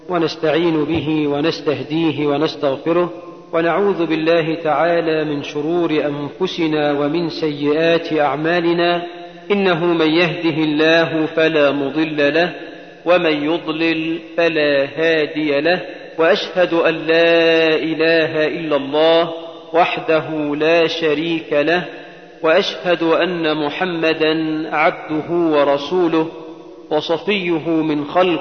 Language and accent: Arabic; Egypt; اللهم اجعل بلدنا مصر آمنة مطمئنة، رخاء سخاء